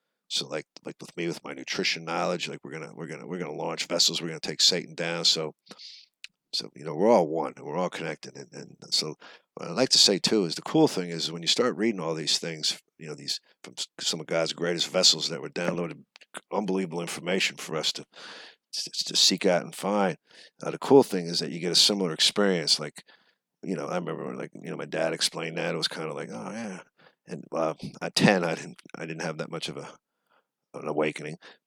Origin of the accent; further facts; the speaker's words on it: East Orange, New Jersey, United States; born there; I was born in East Orange, New Jersey, 1962, a family of five, mother, father, me, and my two brothers. I was brought up Catholic